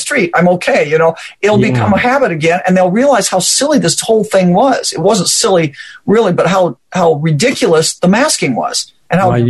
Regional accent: Omaha, Nebraska, United States; And I'm from Omaha, Nebraska area.

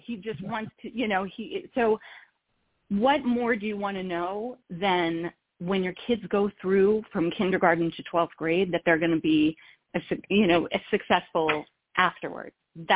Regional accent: Maryland, United States; I did not grow up in New Jersey. I grew up in Maryland. I went to school at Tulane University in New Orleans.

